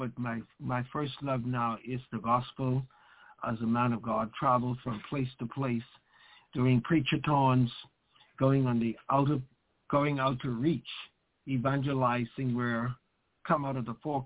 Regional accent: Bahamas; now in United States; Well, a little background for where I came from is that I'm actually a born of Bahamian. Now I'm American, a citizen of the same.

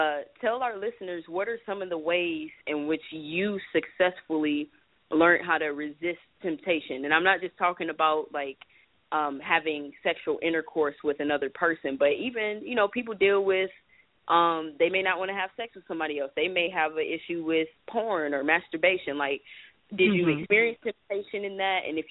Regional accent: Michigan, United States; now in Texas, United States; You know, we're both from Michigan, so we're familiar with it.

